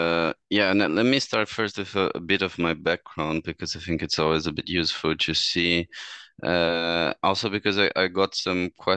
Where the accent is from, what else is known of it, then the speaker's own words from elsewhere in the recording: Brazil; And before that, I was basically in Brazil, so I am from Brazil.